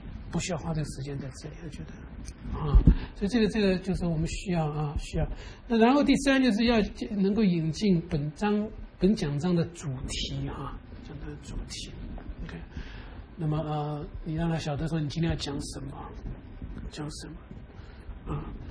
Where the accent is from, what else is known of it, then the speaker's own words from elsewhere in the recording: China; 那这是我们中国人的想法。